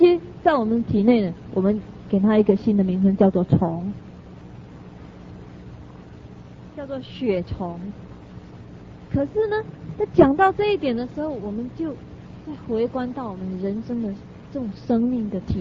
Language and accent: Chinese; China; 他不像我们中国人有那种淡淡，什么都淡淡的那种水彩墨画